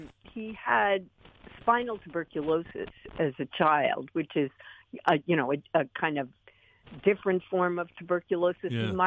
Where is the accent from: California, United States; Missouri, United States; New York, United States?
New York, United States; part of this is I grew up in New York.